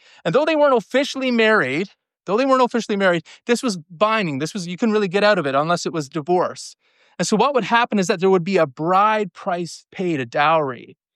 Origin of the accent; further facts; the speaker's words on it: Newfoundland and Labrador, Canada; But of course, I'm a Newfoundlander.